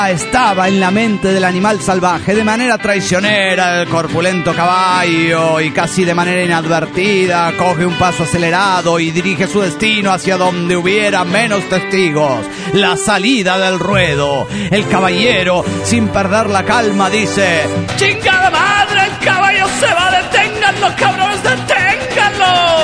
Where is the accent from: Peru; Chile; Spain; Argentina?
Chile; Los Andes, Valparaíso; de los Andes, Chile, po.